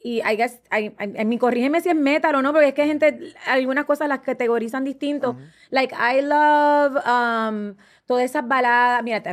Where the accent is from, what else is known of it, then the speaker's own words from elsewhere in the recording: Puerto Rico; also born or lived in United States; Yo me crié en Estados Unidos. O sea, yo estuve kinder, primer y segundo grado en Estados Unidos. Mm. Sé cuando yo regreso a Puerto Rico, yo no sabía español. O sea, en la escuela me bulileaban porque yo era la gringa.